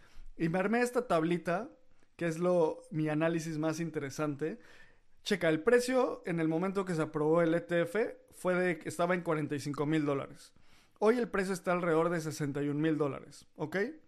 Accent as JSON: {"language": "Spanish", "country": "Mexico", "said": "porque somos mexicanos y latinos"}